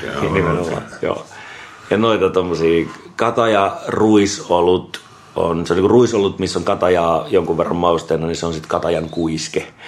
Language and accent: Finnish; Vantaa, Uusimaa, Finland; also born or lived in Eastern Finland / Espoo; Joo, mä Vantaalta kotoisin ja sitten asunut jonkun aikaa tuolla Itä-Suomessa ja Espoossa.